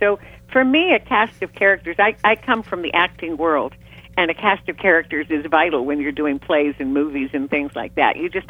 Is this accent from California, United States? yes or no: yes; California, United States; you're from San Francisco, I'm from the Bay Area.